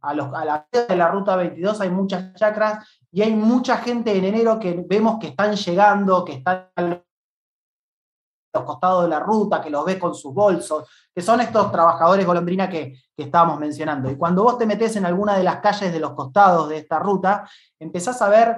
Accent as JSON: {"language": "Spanish", "town": "Bahía Blanca", "region": "Buenos Aires Province", "country": "Argentina", "tie": "born or raised there", "moved": "as an adult", "said": "Yo soy bahiense, soy de provincia de Buenos Aires, de Bahía Blanca, del interior, del sur bonaerense. Ahí desarrollé varios años de mi vida, hasta los 20 y pico de años, y después me fui a vivir un tiempo a Capital Federal"}